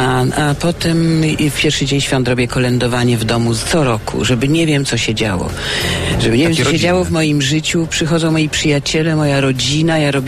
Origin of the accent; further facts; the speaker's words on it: eastern Poland, Poland; my jesteśmy ze wschodu, więc my mamy barszcz z łóżkami, z grzybami.